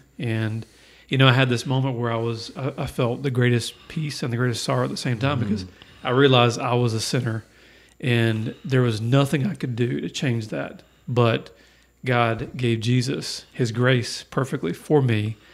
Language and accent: English; Williamston, North Carolina, United States; Well, I am actually from Williamston, grew up here, went to high school with this guy over here